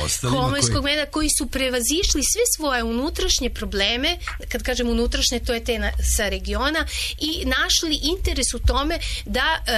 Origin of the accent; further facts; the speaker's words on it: Serbia; Kod nas u Srbiji imate situaciju da mi imamo, znači zahvaljujući Turskoj vladavini, ali imamo neki uticaj turske kuhinje kod nas.